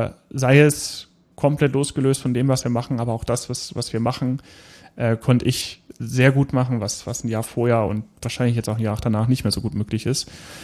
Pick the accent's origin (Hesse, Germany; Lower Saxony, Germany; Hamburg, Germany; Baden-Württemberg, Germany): Lower Saxony, Germany; Hanover; als Hannoveraner